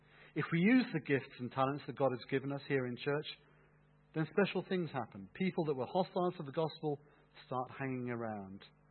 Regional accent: England, United Kingdom; I grew up in the Anglican Church in a sleepy village in rural England.

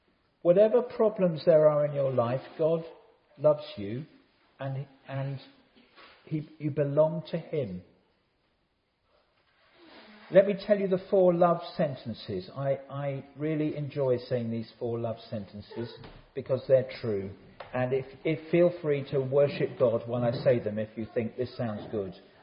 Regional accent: United Kingdom; As a Brit, I would say to that, that's not bad.

